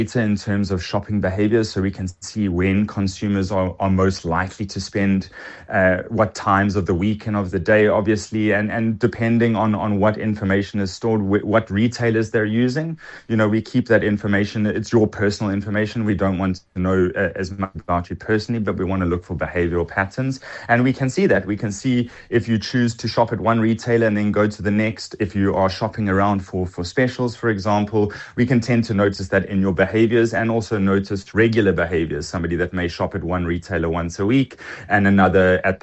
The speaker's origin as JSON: {"language": "English", "country": "South Africa", "said": "as a South African consumer, always trying to look out for a good deal."}